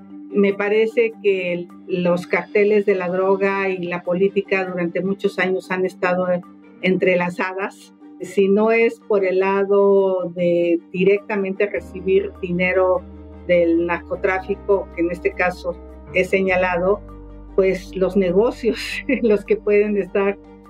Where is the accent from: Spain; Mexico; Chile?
Mexico; Tepatepec, Hidalgo; born there; yo nací en Tepatepec, Hidalgo, que está ubicado en la región indígena del Valle del Mezquital, una zona muy marginada, muy árida. Yo nací en una comunidad donde a las mujeres se nos veía como simples burros de carga